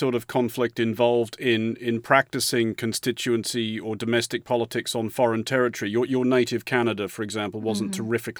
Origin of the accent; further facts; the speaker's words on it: Australia; now in United Kingdom; I speak myself as an expatriate of my own country. I'm Australian and I live in Britain